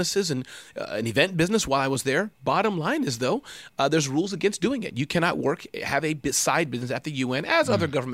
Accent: Brooklyn, New York, United States; I grew up in Brooklyn.

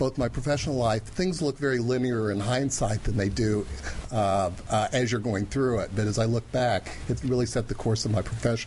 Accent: Tulsa, Oklahoma, United States; I'm from Tulsa, Oklahoma.

